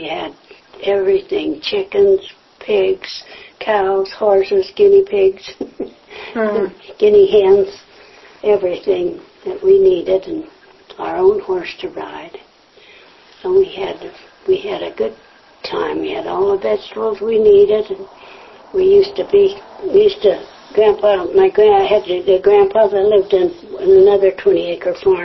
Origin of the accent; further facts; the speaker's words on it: Butler, Utah, United States; And I was born in Butler, Utah, on one of the Butler Hills, the one opposite the schoolhouse. The one that's going to Alta. And I lived on a 50-acre farm there.